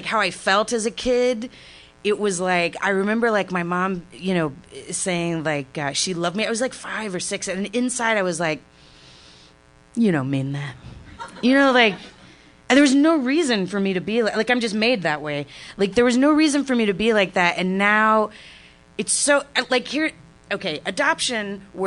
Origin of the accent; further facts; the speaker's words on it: Grand Prairie, Texas, United States; I'm from Grand Prairie, Texas. I have a brother who's a year and a half older.